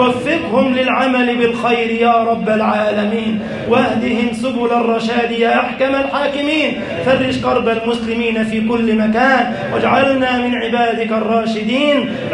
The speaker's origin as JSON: {"language": "Arabic", "country": "Egypt", "said": "اللهم اجعل بلدنا مصر أمنا أمانا"}